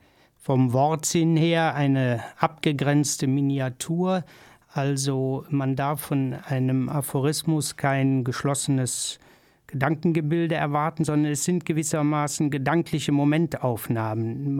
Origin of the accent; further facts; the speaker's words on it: Kelkheim, Hesse, Germany; Ich stamme aus Kelkheim im Taunus.